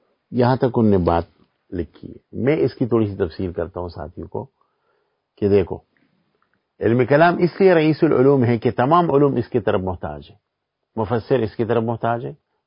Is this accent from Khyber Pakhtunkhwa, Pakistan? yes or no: yes; Mardan, Khyber Pakhtunkhwa, Pakistan; میں مردان سے ہوں، مردان کی کیفیت یہی کہ وہاں کی یونیورسٹیوں میں الہاد پھیل رہا ہے